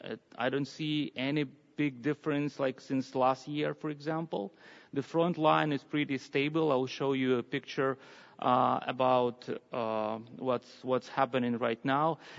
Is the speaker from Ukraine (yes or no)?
yes; Ukraine; accent: Slavic; English is a second language; now in Budapest, Hungary; But if my Slavic accent is kind of strange, raise your hand and I will explain what I mean. Yeah, so I'm on staff with Campus Crusade in Ukraine since 2002.